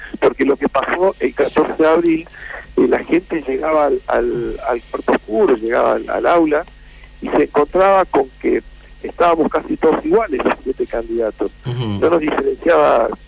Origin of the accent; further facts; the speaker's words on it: Córdoba, Argentina; born there; also born or lived in La Plata; mi origen, yo soy nacido en Córdoba, egresé de médico en la Universidad Nacional de Córdoba, si bien me doctoré después en La Plata